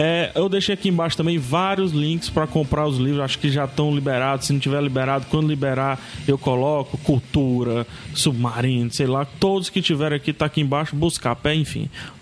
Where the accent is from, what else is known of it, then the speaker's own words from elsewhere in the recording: Ceará, Brazil; sou do Ceará, sou cearense